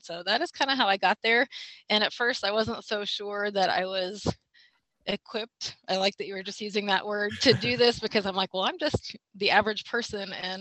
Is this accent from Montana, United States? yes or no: no; Dodge City, Kansas, United States; moved away; I am actually a Southwest Kansas farm girl. My hometown is Dodge City. Lived there until about 15 years ago when I came up here.